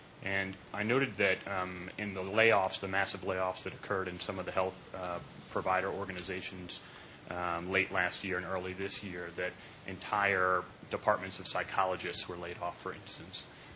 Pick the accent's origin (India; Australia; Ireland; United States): United States; New Orleans, Louisiana; I'm from New Orleans.